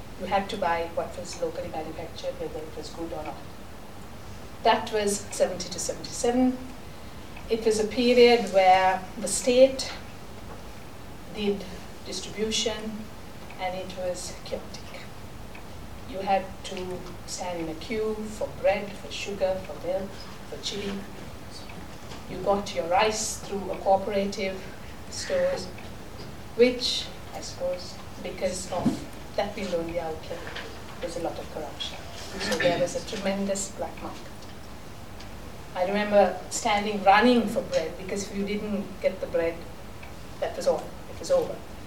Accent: Sri Lanka; I'm from Sri Lanka. And I've been with Nestle from 1990, with Nestle in Sri Lanka.

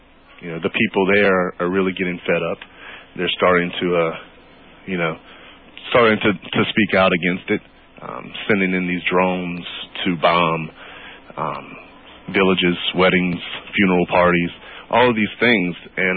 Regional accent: Baton Rouge, Louisiana, United States; also born or lived in New Orleans; I'm from Baton Rouge, right, and lived between Baton Rouge and New Orleans

